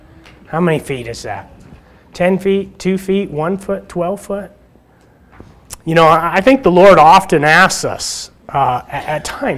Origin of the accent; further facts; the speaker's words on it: Oklahoma, United States; also born or lived in Michigan; When I was growing up in Oklahoma, my grandfather, many of you probably knew … better than I did.